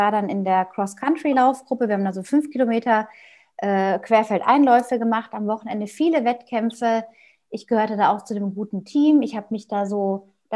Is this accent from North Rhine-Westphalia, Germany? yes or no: yes; North Rhine-Westphalia, Germany; Ich bin in Westfalen aufgewachsen, in einem kleinen Dorf außerhalb von einer größeren Stadt, auf dem Land, mit Bauernhöfen drumherum.